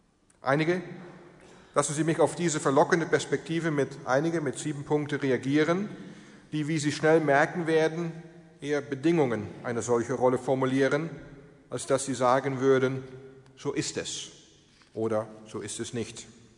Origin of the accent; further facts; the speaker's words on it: Netherlands; now in Essen, Germany; Ich muss Ihnen sagen, dass gerade zur jetzigen Zeit es als Niederländer in Essen nicht schwierig ist, sich zu Hause zu fühlen, denn meine Landesleute kommen ja quasi schon busgeweise hier rüber